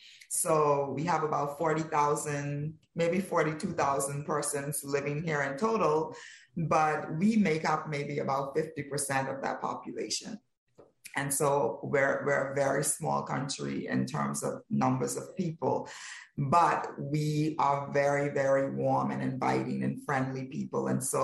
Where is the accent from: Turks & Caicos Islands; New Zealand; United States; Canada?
Turks & Caicos Islands; also born or lived in Bahamas; both my parents happened to migrate to the Bahamas from the Turks and Caicos Islands. So I was born in the Bahamas, and then at 4 years old, my family relocated to Turks and Caicos, so I've been in the Turks and Caicos since then, with the exception of periods where I was studying overseas.